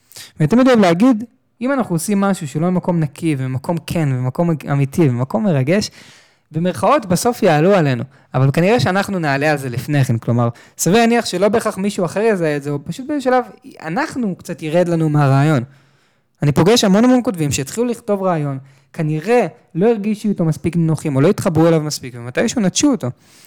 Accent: Tel Aviv, Tel Aviv District, Israel; גדלתי בתל אביב

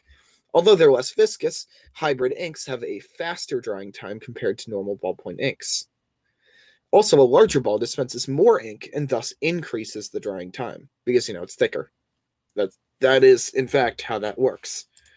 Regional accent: United States; I'm at least an American. I'm not going to go as far to say proud, but I'm definitely an American.

